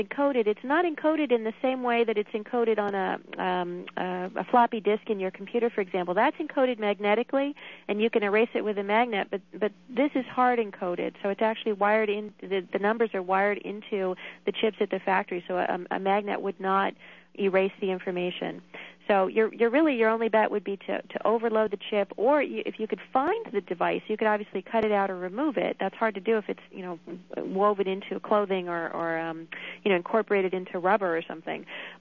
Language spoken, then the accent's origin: English; New Hampshire, United States; Here in my home state of New Hampshire, we had a bill last year that would have required labeling